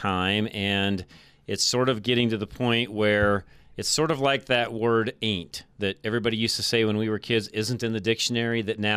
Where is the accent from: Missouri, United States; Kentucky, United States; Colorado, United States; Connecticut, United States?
Colorado, United States; Boulder; especially growing up in Boulder.